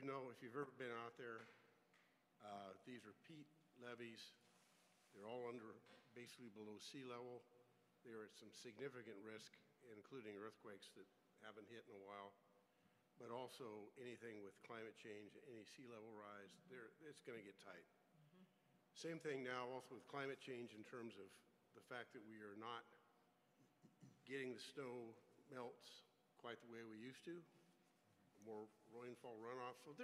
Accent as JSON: {"language": "English", "region": "California", "country": "United States", "tie": "born or raised there", "said": "I grew up in the Delta."}